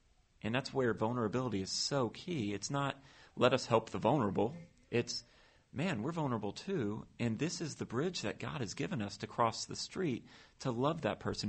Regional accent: New York, United States; I'm a New Yorker. I love New York.

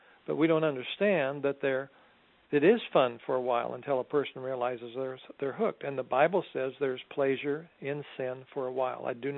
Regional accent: Portland, Oregon, United States; which is Portland's my hometown

